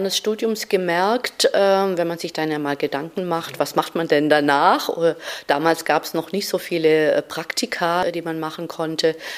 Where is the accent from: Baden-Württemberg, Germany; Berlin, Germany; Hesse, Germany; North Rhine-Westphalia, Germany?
Baden-Württemberg, Germany; Stuttgart; Also zum Beispiel in meiner Heimatstadt über Stuttgart im Zweiten Weltkrieg